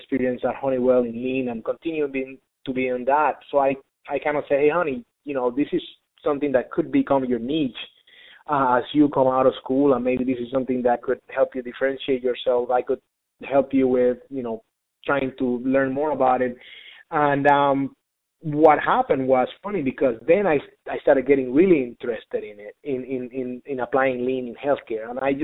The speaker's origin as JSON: {"language": "English", "country": "Puerto Rico", "said": "So yes, I am originally from Puerto Rico."}